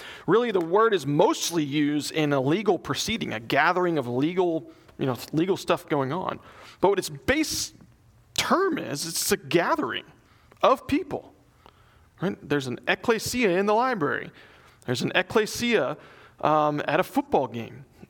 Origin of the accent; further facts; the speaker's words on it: the South, United States; but where I grew up in the South, we always went to church, right?